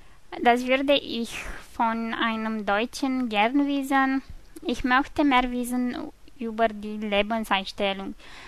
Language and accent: German; Bucharest, Romania; German is a second language; Ich komme aus Bukarest, aus Rumänien. Ich bin 1984 geboren.